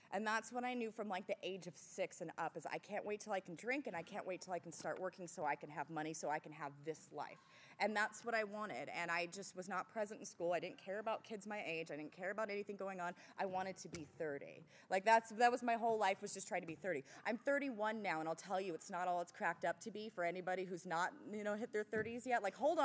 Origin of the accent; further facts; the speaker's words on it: Los Angeles, California, United States; moved away; And I grew up in L.A. I'm from California. I moved out here in just October of last year.